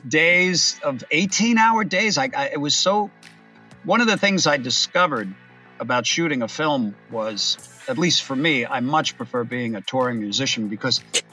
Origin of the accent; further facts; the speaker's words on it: New York, United States; moved away as an adult; Well, I was 20. That was 41 years ago. And I love New York, but California, I came for the work.